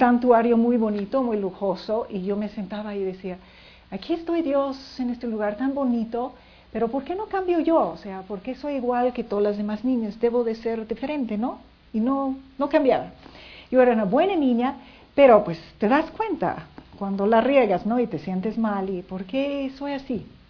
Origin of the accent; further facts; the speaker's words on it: United States; born there; obviamente. Nací, obviamente, en Estados Unidos, en una familia tal vez típica americana, clase media.